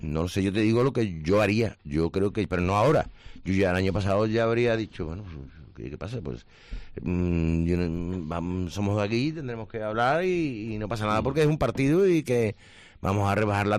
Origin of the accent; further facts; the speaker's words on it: Jerez, Andalusia, Spain; porque somos todos de Jerez